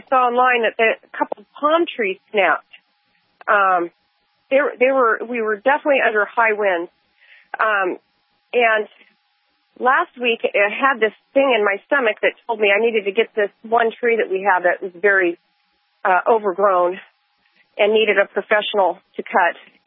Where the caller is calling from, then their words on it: California, United States; I'm calling you from California with an update.